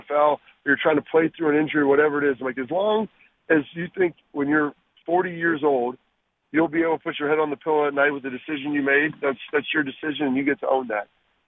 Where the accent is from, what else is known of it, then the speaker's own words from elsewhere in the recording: Texas, United States; born there; Well, I mean, I was born in Texas. We kind of have a little bit of a farm growing up